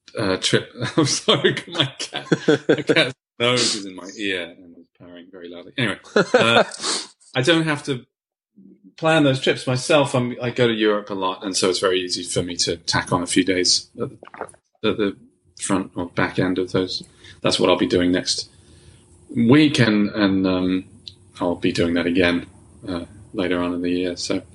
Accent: London, United Kingdom; I grew up in London, in Muswell Hill.

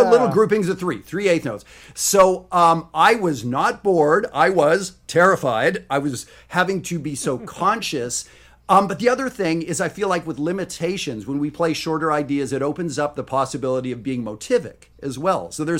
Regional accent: Canada; No, see, I'm Canadian. Like I'm probably the meanest Canadian out there. But I did marry a Texan

